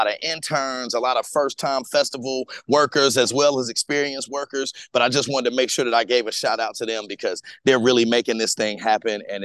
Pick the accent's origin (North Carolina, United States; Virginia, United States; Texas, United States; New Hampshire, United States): North Carolina, United States; Greensboro; So the name Broccoli City came from my hometown, which is Greensboro, North Carolina.